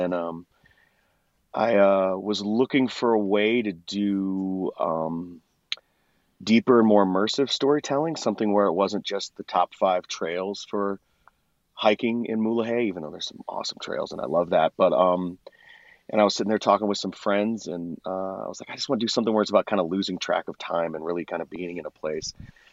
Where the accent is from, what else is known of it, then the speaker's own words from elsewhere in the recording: California, United States; also born or lived in East Coast; Well, I moved to California from the East when I was a kid.